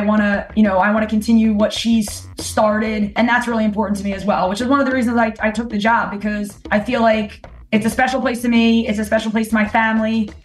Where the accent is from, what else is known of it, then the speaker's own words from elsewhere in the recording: Upper Merion, Pennsylvania, United States; I remember playing, rec league back in, my days growing up in Heber Prussian Upper Marion and things like that.